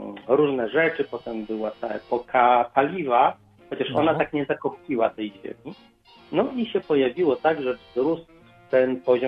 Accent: Lublin, Lublin Voivodeship, Poland; born there; bo ja się urodziłem w Lublinie.

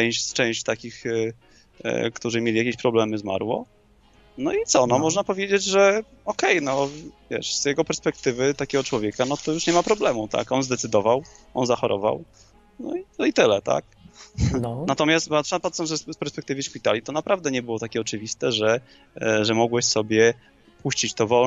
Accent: Warsaw, Masovian Voivodeship, Poland; also born or lived in Netherlands / Wrocław; Ja z Warszawy jestem.

